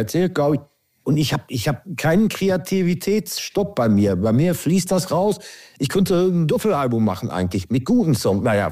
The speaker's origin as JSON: {"language": "German", "region": "Bavaria", "country": "Germany", "said": "Meine Freundin, die ist auch aus Bayern"}